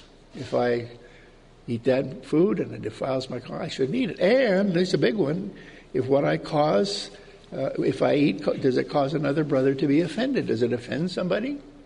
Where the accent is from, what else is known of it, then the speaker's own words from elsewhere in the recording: Canada; I'm a Canadian, right?